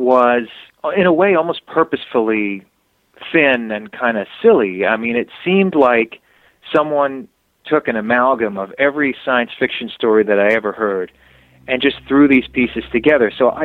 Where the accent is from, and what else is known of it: Long Island, New York, United States